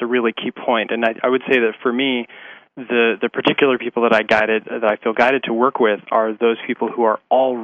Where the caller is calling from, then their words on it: Portland, Oregon, United States; I'm calling from Portland, Oregon.